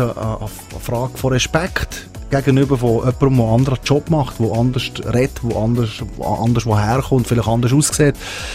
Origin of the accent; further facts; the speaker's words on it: Valais, Switzerland; Ich komme aus dem Wallis